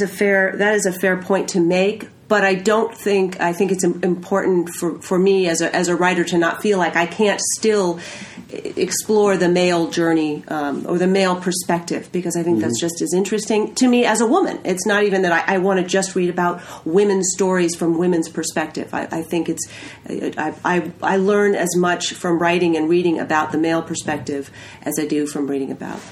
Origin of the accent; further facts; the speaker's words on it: New England, United States; now in North Carolina, United States; I'm originally from New England, so my first few books were set on the coast of New England, and I've lived in North Carolina now for 8 years